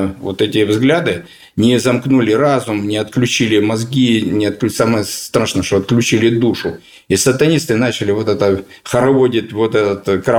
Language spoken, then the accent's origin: Russian; Donetsk, Donetsk Oblast, Ukraine; Отец у меня Белгородской области, мама Хмельницкой области. Познакомились на Шпицбергене. Зачали меня там, родился я уже здесь, в Сталина. Поэтому вот если меня начинать, я долгое время говорил, что я сын двух великих народов.